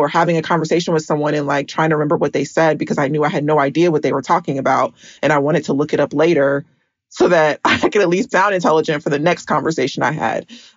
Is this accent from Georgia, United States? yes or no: yes; Atlanta, Georgia, United States; I am from Atlanta.